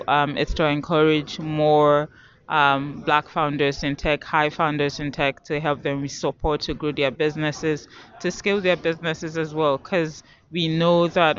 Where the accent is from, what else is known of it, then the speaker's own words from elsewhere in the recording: Toronto, Ontario, Canada; now in Halifax, Canada; I'm coming from Toronto, so it's a little different from Toronto